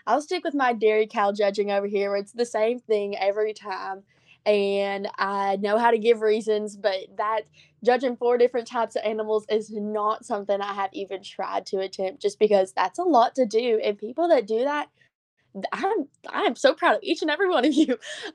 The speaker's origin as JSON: {"language": "English", "town": "Paris", "region": "Île-de-France", "country": "France", "said": "from Paris."}